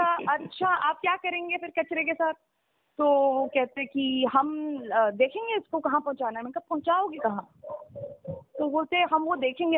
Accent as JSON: {"language": "Hindi", "region": "Himachal Pradesh", "country": "India", "said": "हाँ हिमाचल से हूँ तो ठीक है लोग बोलते हैं अच्छा आप लोकल हैं"}